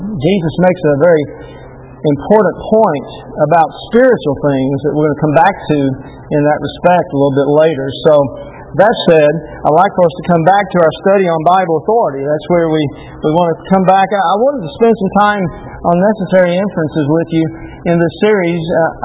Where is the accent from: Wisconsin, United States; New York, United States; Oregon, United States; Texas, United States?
Texas, United States; And I know for me, I grew up in North Texas, and it's 95, 98, 100, and we had buzz fans.